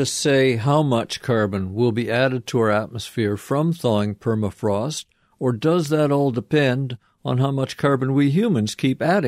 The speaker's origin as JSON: {"language": "English", "country": "Austria", "said": "from Austria."}